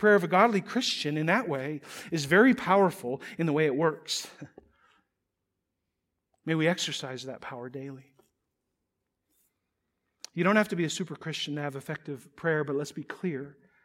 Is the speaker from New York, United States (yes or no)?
no; North Dakota, United States; Why did I say y'all? I'm from North Dakota.